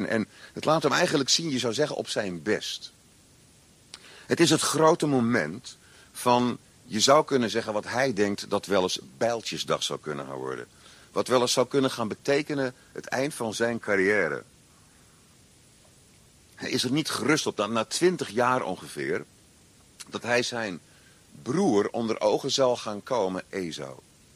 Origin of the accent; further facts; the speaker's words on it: Krabbendijke, Zeeland, Netherlands; ik kom uit Zeeland, plaats Krabbendijke. Toen ik daar op de school zat van de gereformeerde gemeente, de Julianenschool